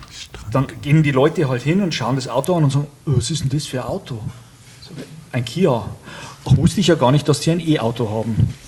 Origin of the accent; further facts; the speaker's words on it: Bavaria, Germany; Ich komme aus der Oberpfalz.